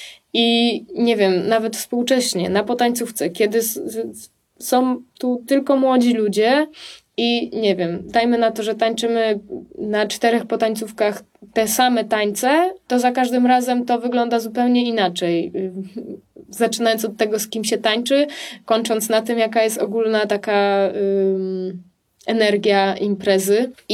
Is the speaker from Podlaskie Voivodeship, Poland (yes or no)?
no; Silesian Voivodeship, Poland; accent: Silesian; my czasem mówimy po śląsku w domu. Myślę, że jakby wujek albo tata Kuby, albo mój wujek to usłyszał, to mógłby się za głowę złapać, że nie bardzo do końca potrafimy, ale staramy się, lubimy gwarę śląską.